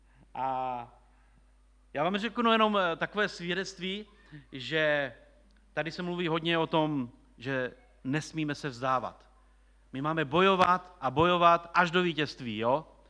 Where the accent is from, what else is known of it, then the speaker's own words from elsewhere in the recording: Lednice, South Moravian Region, Czechia; Ale v podstatě pocházím, kdybych to řekl přesně, i z Nejítku u Lednice, to je úplně nejmenší vesnička na Jižní Moravě